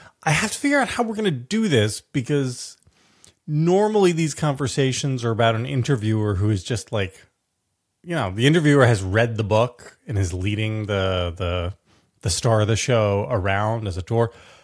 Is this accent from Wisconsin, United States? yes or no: no; New York City, New York, United States; In my hometown, sure, New York City